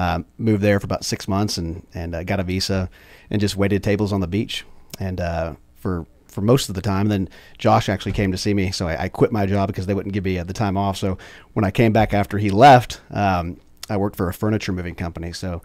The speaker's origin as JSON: {"language": "English", "town": "Trophy Club", "region": "Texas", "country": "United States", "tie": "born or raised there", "also_born_or_lived": "Longview", "said": "sure no you know, Texas born and raised. Was born in East Texas, Longview. I was kind of grew up and raised in north of Dallas, Trophy Club."}